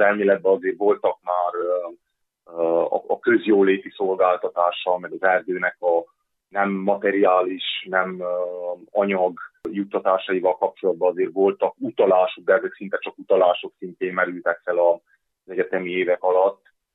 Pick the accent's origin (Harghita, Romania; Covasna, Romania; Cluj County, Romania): Covasna, Romania; és ugye erdővidékről származok, amivel eleve benne van az erdőnév, tehát egy eléggé zárt vidék, amit mindenütt erdők vesznek körül